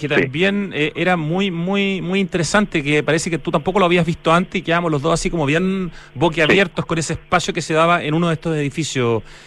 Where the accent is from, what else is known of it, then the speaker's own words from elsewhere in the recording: Chile; Y nosotros, como chileno, le hicimos un edificio espantoso